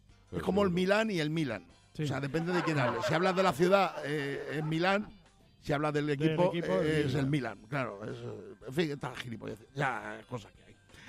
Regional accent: Badajoz, Extremadura, Spain; Y es que yo soy de San Roque también. Digo, coño. A mi barrio de San Roque, de Badajoz, le llaman el barrio de los machas.

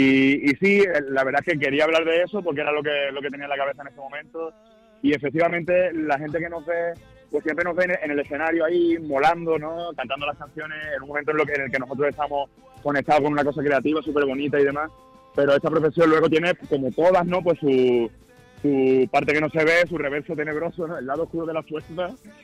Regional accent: Málaga, Andalusia, Spain; Bueno, porque soy de Málaga, ¿no? Entonces me sale una especie de híbrido, ¿no?

